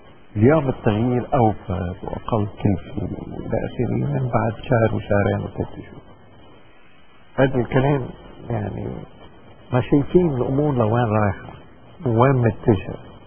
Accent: Lebanon; نحن كلبنانيين بنقول عشنا حرب 15

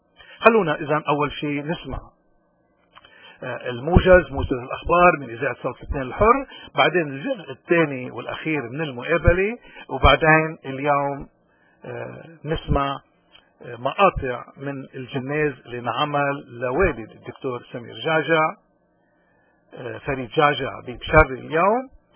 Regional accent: Lebanon; ونحن كشعب لبناني ومعنا شعوب المنطقة كلها دفعنا الثمن

